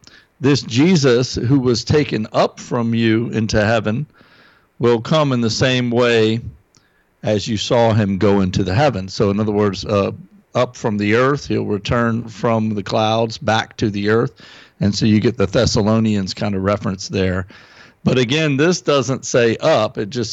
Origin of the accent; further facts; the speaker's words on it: South Carolina, United States; I'm from South Carolina, and we talk about going down the road.